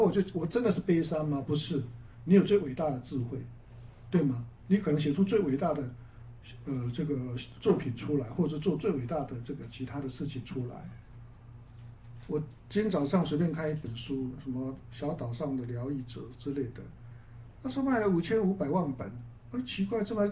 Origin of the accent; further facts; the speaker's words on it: China; 就符合我们中国人讲过一句话嘛